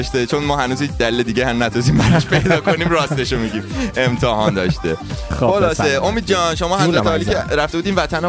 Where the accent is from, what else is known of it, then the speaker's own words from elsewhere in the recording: Iran; now in San Francisco, United States; بازیایی که ما در ایران میکردیم، بچگیمون میکردیم